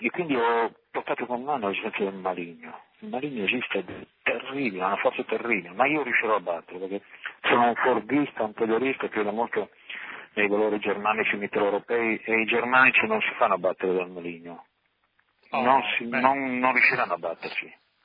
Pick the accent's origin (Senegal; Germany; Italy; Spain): Italy; Piedmont; vengo da Monferrato, in Murisago, da noi ci sono tante chiese, e abito pure sempre vicino a Castelnuovo Don Bosco